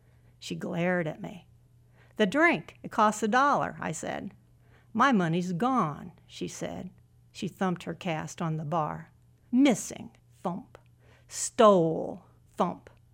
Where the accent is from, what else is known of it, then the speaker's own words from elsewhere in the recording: Indiana, United States; also born or lived in Georgia / South Carolina; I'm originally from Southern Indiana. I lived in Georgia and South Carolina. I do know that vernacular.